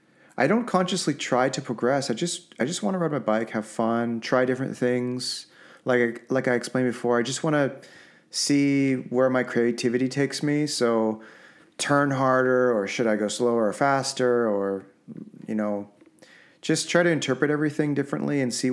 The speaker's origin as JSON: {"language": "English", "town": "Vancouver", "region": "British Columbia", "country": "Canada", "tie": "born or raised there", "said": "like growing up in Vancouver, watching all these guys on the North Shore and elsewhere"}